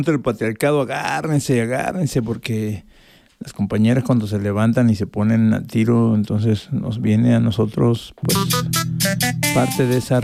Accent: Paraíso, Tabasco, Mexico; Merlina es una de las brujas mágicas que radican en Paraíso, mi pueblo, en Tabasco.

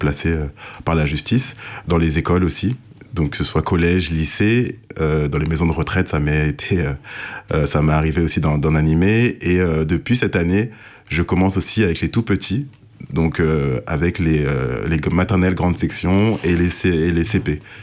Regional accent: France; born there; Je suis né en France, mais je suis de parents congolais

